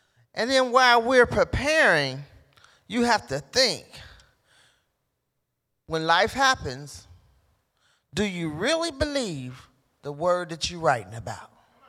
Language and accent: English; Cincinnati, Ohio, United States; because I wasn't raised in Dayton. I was raised in Cincinnati.